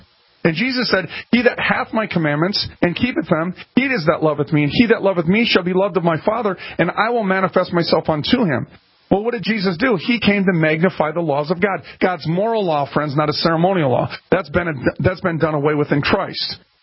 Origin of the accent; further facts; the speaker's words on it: Minneapolis, Minnesota, United States; And I was raised up in North Minneapolis.